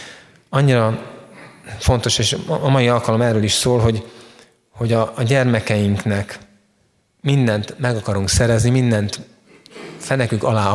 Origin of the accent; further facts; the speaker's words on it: Hungary; Mi most magyarként itt Magyarországon itt vagyunk